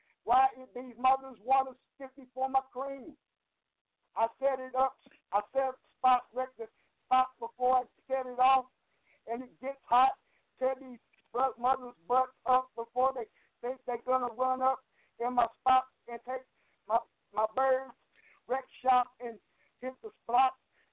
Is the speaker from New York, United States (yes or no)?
no; North Carolina, United States; also born or lived in California; You know, I grew up in North Carolina. I lived in North Carolina and California. You know, I live both East and West.